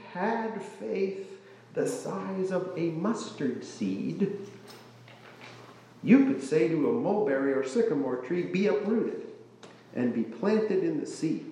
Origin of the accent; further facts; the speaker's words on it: Iowa, United States; The house where I grew up in Iowa had a seedling apple tree.